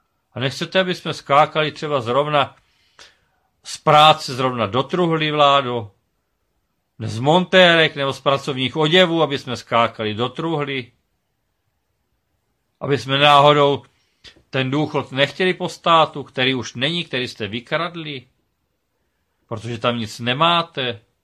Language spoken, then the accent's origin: Czech; Moravia, Czechia; Já jsem hrdý Čechoslovák. Jsem hrdý na svoji hymnu, vlajku, znak. Jsem Moravák.